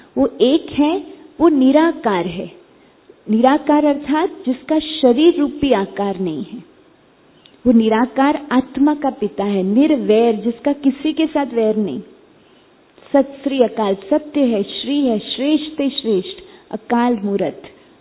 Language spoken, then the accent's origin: Hindi; Mumbai, Maharashtra, India; जैसे मैं बॉम्बे से हूं तो वहां बहुत गर्मी होती है।